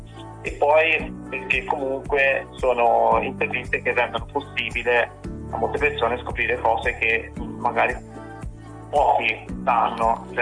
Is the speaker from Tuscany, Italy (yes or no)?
yes; Livorno, Tuscany, Italy; noi siamo due ragazzi toscani, siamo di Livorno, siamo molto giovani, lei ha 21 anni, io ne ho 28.